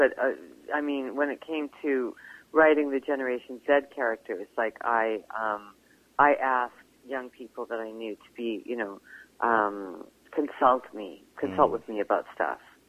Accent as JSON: {"language": "English", "region": "Alberta", "country": "Canada", "moved": "as an adult", "said": "Well, I came here from Alberta. I sort of, you know, I sobered up. I left when I was 19"}